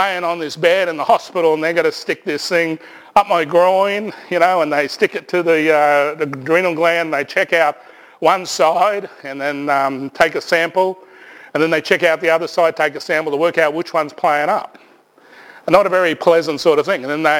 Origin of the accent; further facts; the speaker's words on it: Brisbane, Queensland, Australia; also born or lived in Traveston; And then we moved from Traveston, that little country place, back down to Brisbane and back to my grandmother's place. And we had several families living in this house in the suburbs of Brisbane, Holland Park, in a housing commission area.